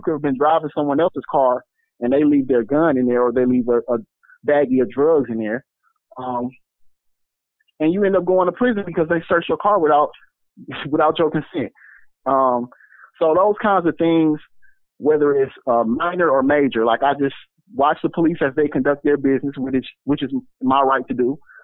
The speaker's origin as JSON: {"language": "English", "region": "Wisconsin", "country": "United States", "said": "right now, if I go online and I tell people I'm from Wisconsin, they will not recognize that as a place they know black people to live"}